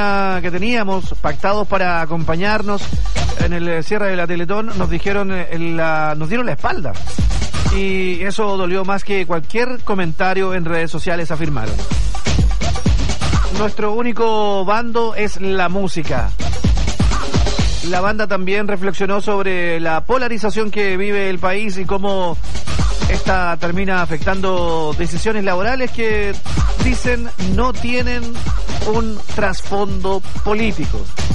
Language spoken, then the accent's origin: Spanish; Chile; ¿Por qué somos así los chilenos?